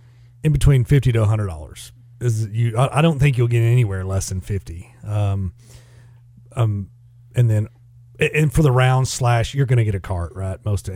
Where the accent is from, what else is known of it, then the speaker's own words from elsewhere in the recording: Oklahoma, United States; Growing up in Oklahoma in Central Time, and I still, in my mind, Central Time makes the most sense.